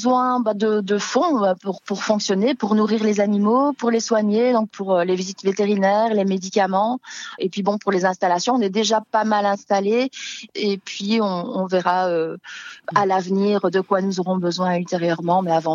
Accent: Belgium; Et je suis belge d'origine, et dans les campagnes belges, on a cet animal emblématique également

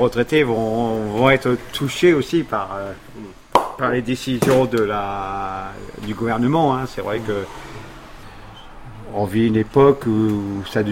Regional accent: Calais, Hauts-de-France, France; born there; Je suis né à Calais.

